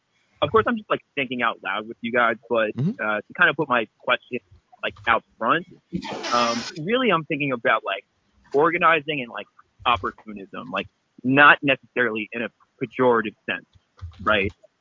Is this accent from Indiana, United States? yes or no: no; Queens, New York, United States; I'm from Queens. How's everybody doing?